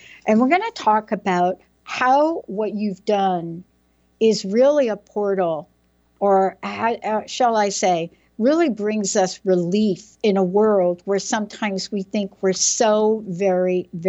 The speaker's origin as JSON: {"language": "English", "town": "Bronx", "region": "New York", "country": "United States", "tie": "born or raised there", "said": "I was born in the Bronx. And, District 14, which a young congresswoman is from right now, went to PS 14, went to Christopher Columbus Hi"}